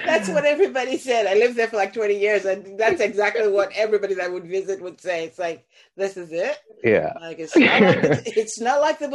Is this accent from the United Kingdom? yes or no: no; Nigeria; now in Boston, United States; I felt the same, you know, because I moved from Nigeria to Boston, and it was sort of the same thing.